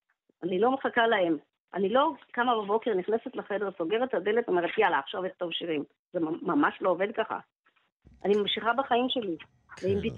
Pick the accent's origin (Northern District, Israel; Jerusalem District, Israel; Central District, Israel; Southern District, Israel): Southern District, Israel; Shoval; אנחנו משפחה גדולה מאוד בשובל וזה באמת אחלה. אז אם אתה תחפור אחורה אתה תראה שבתור ילידת 60 גדלתי בלינה משותפת